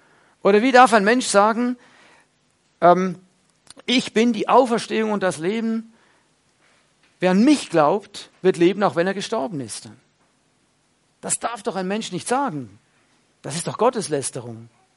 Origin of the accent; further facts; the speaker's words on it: German-speaking Switzerland, Switzerland; Sie waren nur 7 Jahre in der deutschen Schweiz, wo ich aufgewachsen bin